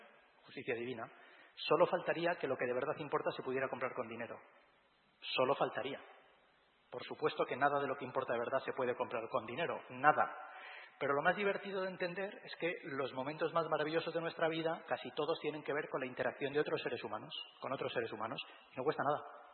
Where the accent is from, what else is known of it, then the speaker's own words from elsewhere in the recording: Bilbao, Basque Country, Spain; moved away as an adult; also born or lived in Madrid; Si yo me fui de mi casa, soy de Bilbao a los 19 años, me vine a Madrid a vivir